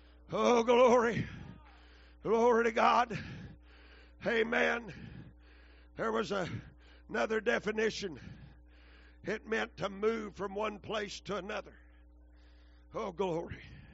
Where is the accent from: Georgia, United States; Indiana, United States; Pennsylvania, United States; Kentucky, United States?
Kentucky, United States; and I love Kentucky, too, because I'm originally from Kentucky.